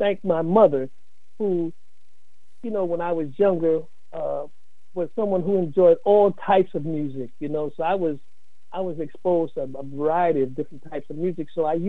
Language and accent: English; New York, United States; What I did was, I'm from New York